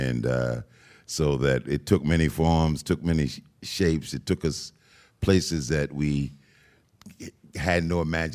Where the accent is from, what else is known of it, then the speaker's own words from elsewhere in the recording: Philadelphia, Pennsylvania, United States; Because I'm from Philly, I was just telling someone that I went to elementary school not far from here, 26 and Thompson, a place called Robin Morris.